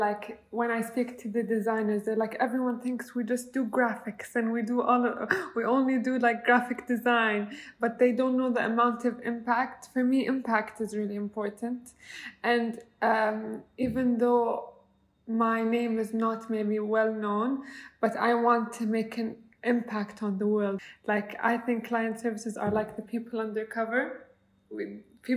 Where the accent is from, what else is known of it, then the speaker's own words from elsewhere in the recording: Saudi Arabia; I'm from Saudi Arabia. I'm interning here at Saffron for just the summer. I'm currently doing my undergrad in Saudi Arabia for marketing and data analytics.